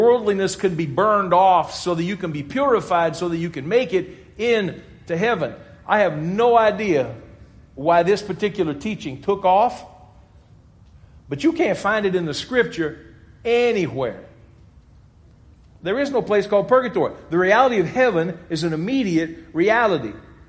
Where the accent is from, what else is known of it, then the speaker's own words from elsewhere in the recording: Louisiana, United States; I grew up in South Louisiana. South Louisiana, still over 70% Roman Catholic.